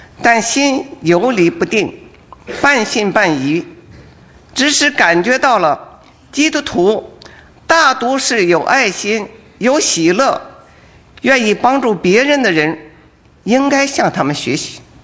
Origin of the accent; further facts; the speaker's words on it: Wuhan, Hubei, China; 我来自中国的武汉，今年72岁，是中国大陆常说的生在旧社会长在红旗下的知识分子。